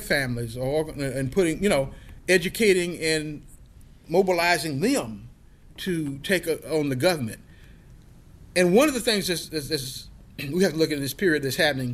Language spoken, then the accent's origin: English; Chattanooga, Tennessee, United States; In fact, we had the first demonstration, political demonstration, against a private prison system in my little hometown of Chattanooga.